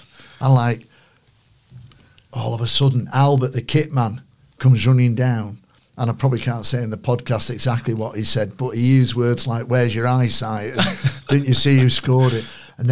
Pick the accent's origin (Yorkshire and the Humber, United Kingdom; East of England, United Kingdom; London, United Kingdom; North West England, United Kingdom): North West England, United Kingdom; Manchester; accent: Manchester; You know, obviously my Manchester accent helped.